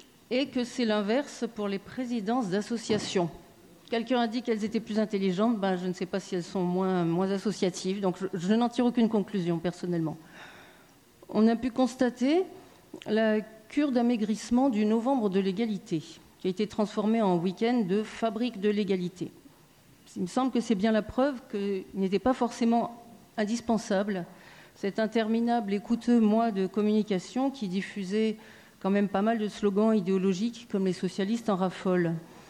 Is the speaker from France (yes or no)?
yes; France; la condition des femmes a été mise à mal chez nous, en France